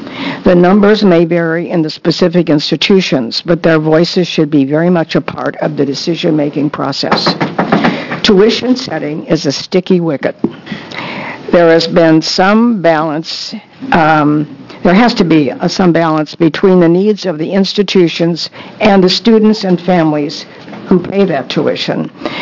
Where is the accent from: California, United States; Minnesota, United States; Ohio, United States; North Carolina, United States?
Minnesota, United States; I grew up in the Middle West at the University of Minnesota High School